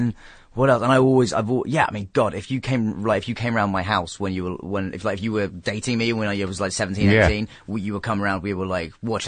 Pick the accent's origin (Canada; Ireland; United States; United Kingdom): United Kingdom; England; Okay, well, I mean, being English, obviously the original Office.